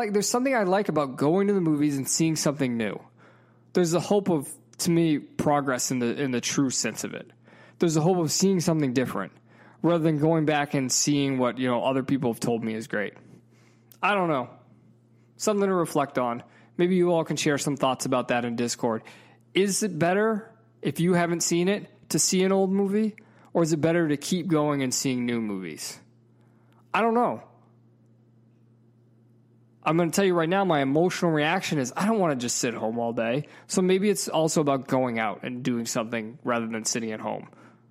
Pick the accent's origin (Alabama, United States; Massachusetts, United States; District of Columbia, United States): Massachusetts, United States; Worcester; They're a band from my hometown, Worcester, Massachusetts.